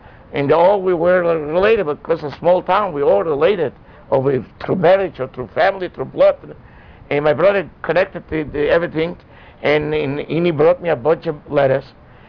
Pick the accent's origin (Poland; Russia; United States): Poland; I said, I'm from Sandomierz, from Sosnowiec.